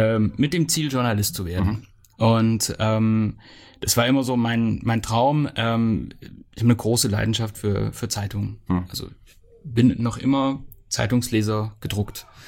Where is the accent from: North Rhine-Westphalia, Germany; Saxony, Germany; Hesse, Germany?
Hesse, Germany; Rasdorf; Also ich bin ja gebürtiger Rasdorfer und wenn man in Rasdorf groß wird, dann wird man mit Geschichte groß. Das ist einfach ein geschichtsträchtiger Ort.